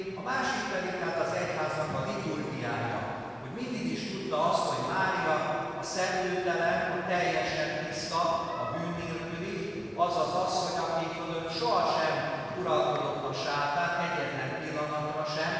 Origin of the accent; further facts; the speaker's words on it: Hungary; és hát magyarként különösen is fontos számunkra ez a nap